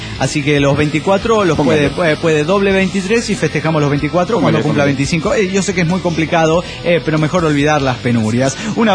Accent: Medellín, Antioquia, Colombia; de Medellín, Colombia.

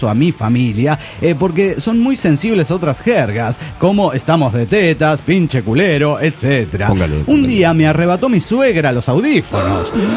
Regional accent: Pucallpa, Ucayali, Peru; now in Tacna, Peru; de Pucallpa, Perú.

